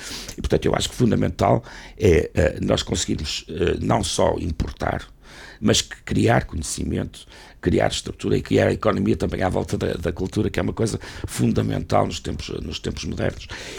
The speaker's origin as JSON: {"language": "Portuguese", "region": "Braga", "country": "Portugal", "tie": "born or raised there", "said": "para mim, que sou natural de Braga, naturalmente quase uma responsabilidade pessoal de contribuir na minha cidade, onde regressei há uns anos"}